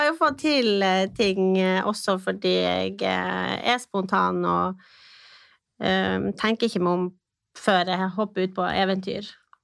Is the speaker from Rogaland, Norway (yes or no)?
no; Finnsnes, Troms, Norway; now in Tromsø, Norway; jeg født og oppvokst på Finnsnes, bor nå i Tromsø, har dessverre blitt 33 år